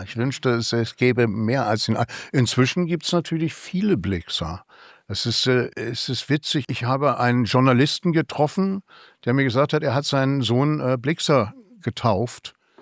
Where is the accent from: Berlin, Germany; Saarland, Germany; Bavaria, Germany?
Berlin, Germany; wenn mich jemand fragt, wo ich herkomme, würde ich als erstes immer sagen Berlin.